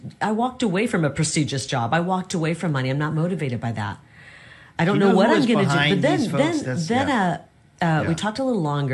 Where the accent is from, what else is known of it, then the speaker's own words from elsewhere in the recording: United States; I'm just American. I'm a little bit of everything